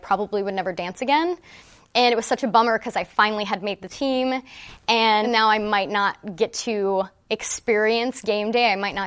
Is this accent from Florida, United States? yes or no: yes; Spring Hill, Florida, United States; also born or lived in Cleveland, Ohio; I was a rookie last year. I was born in Cleveland, Ohio, and I grew up in Spring Hill, Florida.